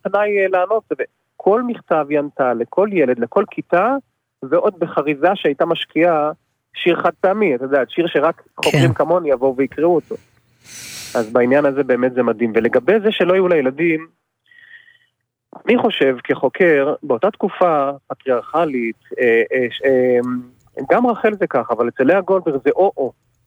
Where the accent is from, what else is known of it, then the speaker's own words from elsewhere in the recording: Holon, Tel Aviv District, Israel; אני גדלתי בחולון